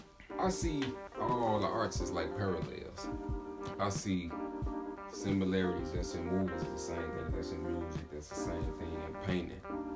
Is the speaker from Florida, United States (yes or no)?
no; Chicago, Illinois, United States; I'm from Chicago, born and raised on the west side of Chicago.